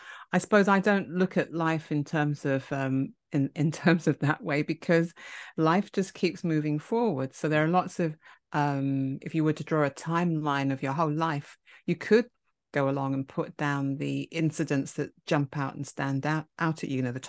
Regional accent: United Kingdom; I am British

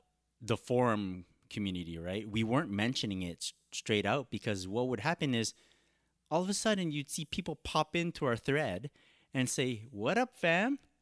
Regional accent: Canada; I was from Canada.

